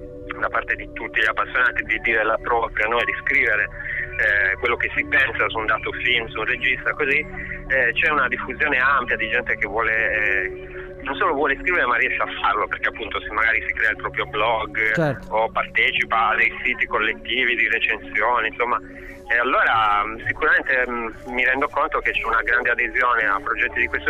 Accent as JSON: {"language": "Italian", "town": "Nuoro", "region": "Sardinia", "country": "Italy", "tie": "born there", "moved": "as an adult", "lives_now": "Milan, Italy", "said": "Sì, sono nato a Nuoro, e mi sono trasferito a Milano per studiare e poi per lavorare."}